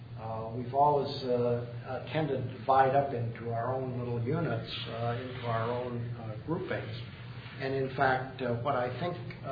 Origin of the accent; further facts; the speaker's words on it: Minnesota, United States; I grew up in Minnesota in a farming community, so you live and die with the rain.